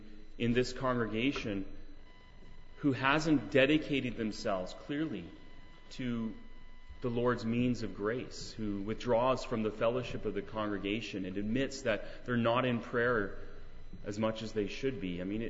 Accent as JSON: {"language": "English", "country": "Canada", "also_born_or_lived": "United States", "said": "I'm a Canadian citizen. I've lived some time in the United States."}